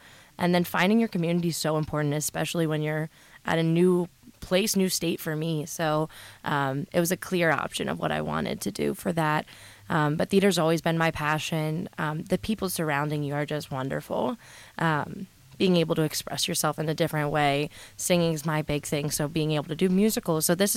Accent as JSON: {"language": "English", "town": "York", "region": "Pennsylvania", "country": "United States", "said": "Yeah, so I'm actually from York, Pennsylvania, and I moved up here about a year and a half ago."}